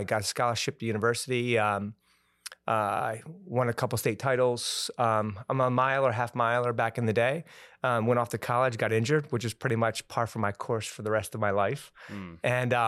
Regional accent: Brewton, Alabama, United States; born there; I was born in Brewton, Alabama. I think the population at the time, 1973, was about 400 people, middle of nowhere.

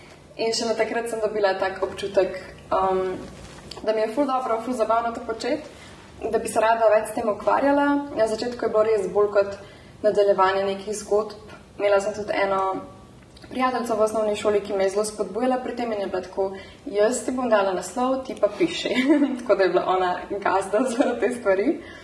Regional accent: Domžale, Central Slovenia, Slovenia; Bolj mi te selitve iz Ljubljane v Ljubljano, ker sem pač iz Domžal.

